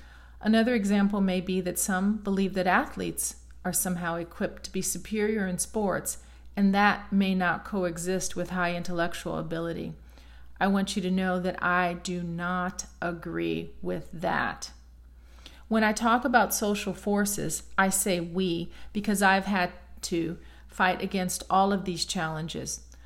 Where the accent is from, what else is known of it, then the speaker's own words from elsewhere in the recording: Chicago, Illinois, United States; I grew up in Chicago, and I'm the last of seven children.